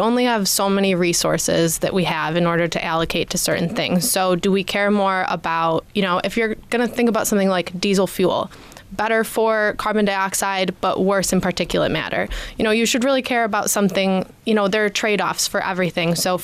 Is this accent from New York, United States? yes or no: yes; Buffalo, New York, United States; we're from Buffalo. So being, New Yorkers